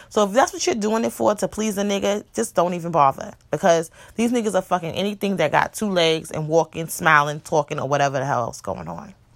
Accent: Mount Vernon, New York, United States; I live in Yonkers, you know, I'm from Mount Vernon, whatever, and all over the place

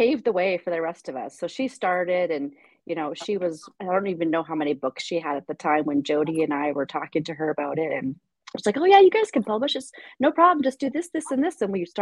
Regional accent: Canada; now in United States; So first of all, I'm not from Alaska. I'm from Canada, actually, which is drastically different as far as setting is concerned, but I did grow up in a city. So I came to Alaska in 99

